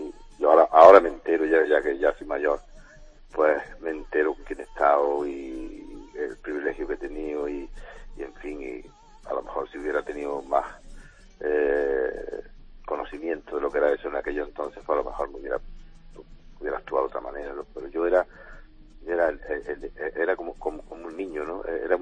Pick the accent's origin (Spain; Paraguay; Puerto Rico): Spain; Málaga, Andalusia; yo me crié en Málaga, en la cual yo trabajé en la Taberna Gitana cuando yo tenía 3 o 14 años